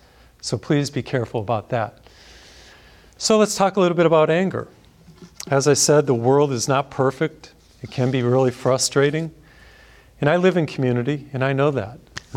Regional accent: Massachusetts, United States; I heard about a road rage incident in my home state of Massachusetts

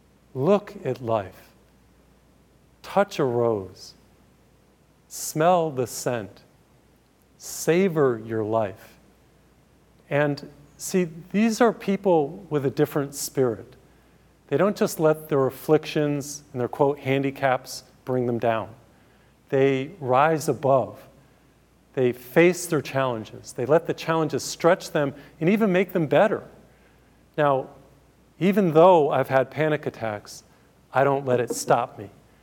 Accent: Feeding Hills, Massachusetts, United States; I grew up in Feeding Hills, Massachusetts, little small town south of Springfield, right on the Connecticut border.

